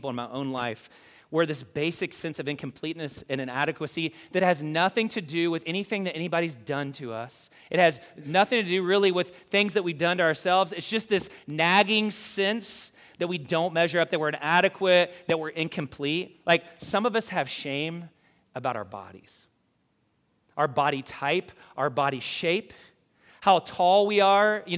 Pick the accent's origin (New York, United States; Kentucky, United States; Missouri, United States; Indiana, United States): Kentucky, United States; I grew up in Kentucky.